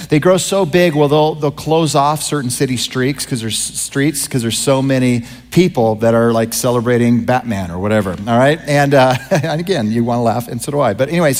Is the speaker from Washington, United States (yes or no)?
yes; Vancouver, Washington, United States; How many of you are from the great state of Washington, particularly the Vancouver area, my hometown?